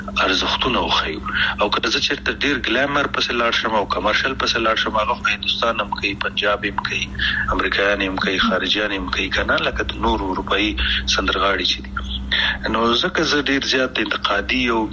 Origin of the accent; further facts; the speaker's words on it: Afghanistan; موږ کوم افغانان یو چې خپل خپې وو کنه من کوم پښتانه او پتیالی او نومیالی